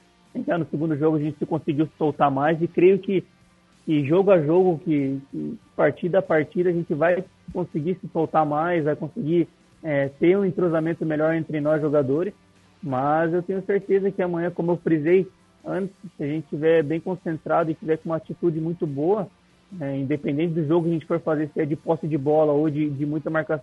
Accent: Pato Branco, Paraná, Brazil; Eu sou natural de Pato Branco, no Paraná.

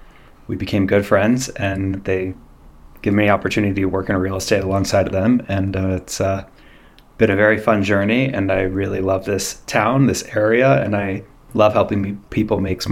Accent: Boulder, Colorado, United States; also born or lived in Shanghai, China / Singapore; So I grew up in Boulder. I moved here when I was three. My dad taught at CU for 35 plus years. So moved to Boulder at a young age.

